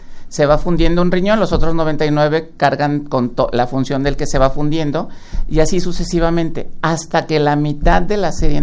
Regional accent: Mexico; una población de riesgo como somos el pueblo mexicano.

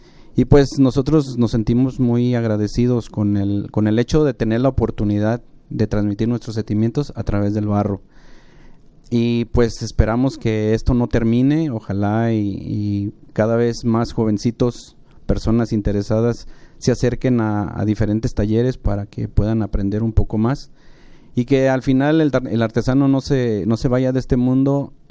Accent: Tonalá, Jalisco, Mexico; nuestras técnicas que nos dan identidad como, no solo como tonaltecas, como jaliscienses y como mexicanos.

